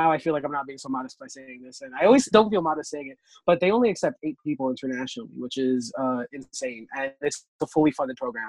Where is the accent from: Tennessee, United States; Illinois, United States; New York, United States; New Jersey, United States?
New Jersey, United States; Newark; And it was still in Newark. I grew up in Newark. You know, it's a socioeconomically disenfranchised kind of city.